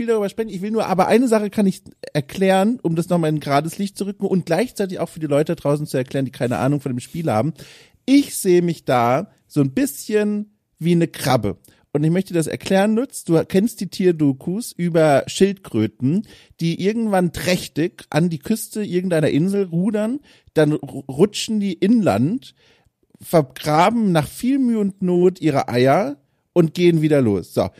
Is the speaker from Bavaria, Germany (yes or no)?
no; Hamburg, Germany; ich bin Hamburger